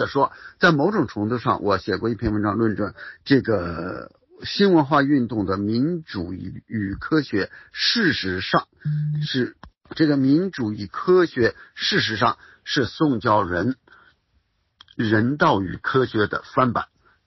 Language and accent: Chinese; China; 我们中国人是千百年来好几千年在皇权专制下生活的